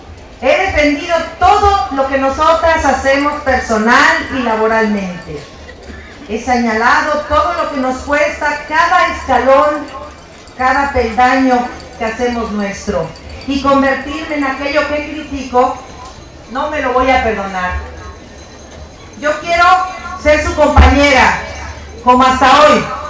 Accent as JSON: {"language": "Spanish", "country": "Mexico", "said": "todas nosotras somos mujeres de México"}